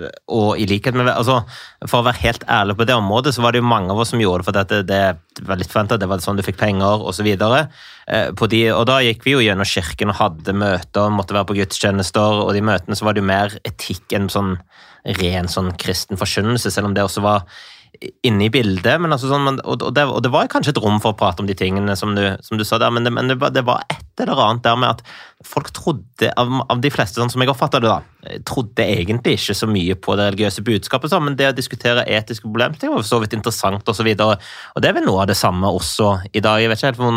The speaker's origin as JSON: {"language": "Norwegian", "town": "Stavanger", "region": "Rogaland", "country": "Norway", "tie": "born or raised there", "said": "Jeg tenker jo sånn, jeg vokste opp i Stavanger på 80-90-tallet, født i 1980"}